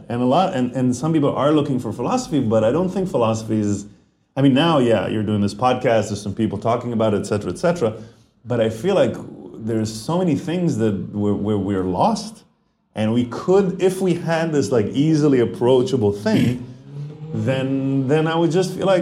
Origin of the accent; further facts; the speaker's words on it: Israel; I grew up in Israel